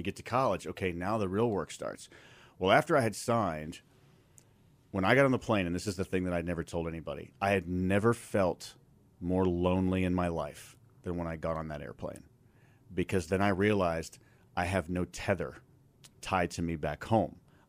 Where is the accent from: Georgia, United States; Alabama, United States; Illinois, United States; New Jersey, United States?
Illinois, United States; Chicago; I'm from Chicago. I've played games in a snowstorm before where you can't pick the ball up from all the flakes